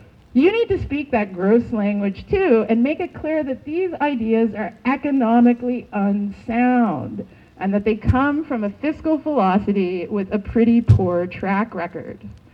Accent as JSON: {"language": "English", "town": "Cape Breton", "region": "Nova Scotia", "country": "Canada", "tie": "born or raised there", "said": "I mean, look, like, I grew up in Cape Breton, right?"}